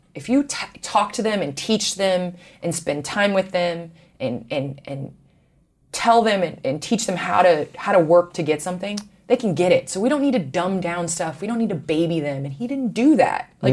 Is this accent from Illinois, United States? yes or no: yes; Chicago, Illinois, United States; I am a Chicagoan, so obviously I grew up watching the Bulls.